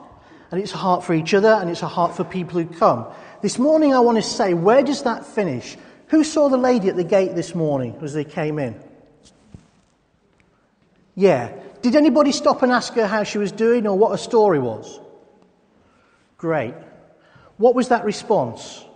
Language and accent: English; Yorkshire and the Humber, United Kingdom; So, being a Yorkshireman, I've got the gift of irritation